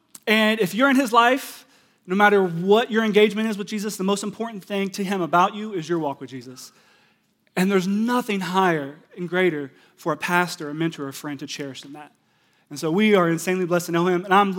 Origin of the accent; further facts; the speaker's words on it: Pittsburgh, Pennsylvania, United States; I hope it's okay that Ed shared that I'm from Pittsburgh.